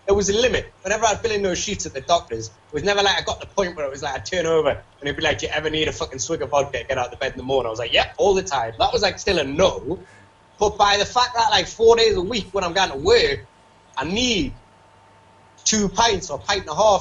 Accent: Tyneside, North East England, United Kingdom; Because like I grew up in Tyneside, and then like, do you know, I mean, I grew up in Tyneside.

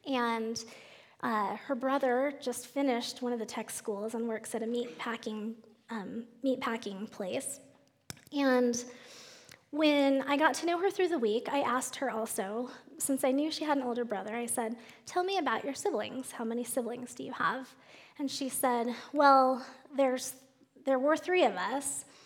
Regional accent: Colorado, United States; I'm not from Texas. Sorry, Sherry." and so I said, "I'm from Colorado."

